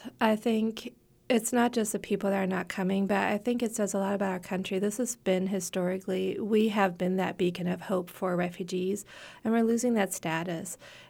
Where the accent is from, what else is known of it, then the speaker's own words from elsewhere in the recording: United States; which as an American makes me very sad because we're proud of our country.